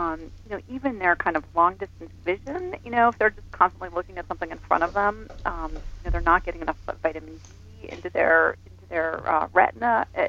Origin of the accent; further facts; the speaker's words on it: United States; I am from the United States, and we here have, you know, a particular sort of orientation toward nature